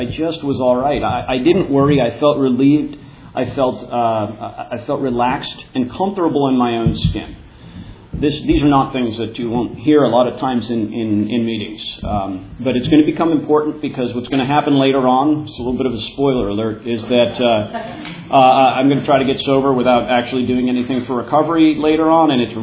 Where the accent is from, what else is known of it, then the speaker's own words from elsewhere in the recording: Brookline, Massachusetts, United States; I grew up in the Boston area, a little suburb of Boston called Brookline.